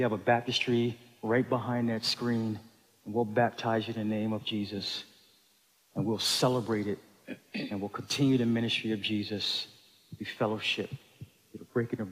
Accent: Buffalo, New York, United States; My wife grew up in Flint, Michigan. I grew up in Buffalo, New York. The best way to describe Flint and Buffalo is Ghetto with a capital G.

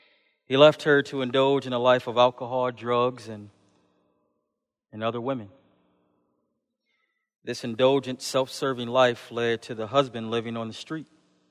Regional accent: Buffalo, New York, United States; Now, I grew up in Buffalo. You know, Buffalo we would consider, you know, ghetto with a capital G. It's the hood.

